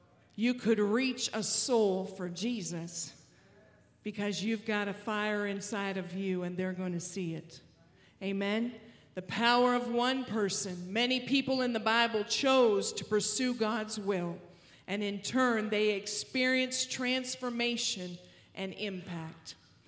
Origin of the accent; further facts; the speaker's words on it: Canada; I am a Canadian